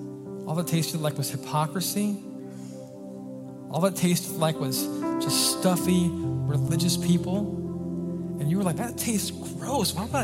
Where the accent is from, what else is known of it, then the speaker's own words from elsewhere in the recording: Oregon, United States; So I grew up in Oregon, like, you know, a small town.